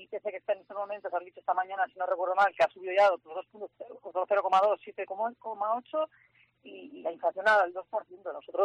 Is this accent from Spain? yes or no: yes; La Rioja, Spain; como mujer, como ciudadana, como riojana, como española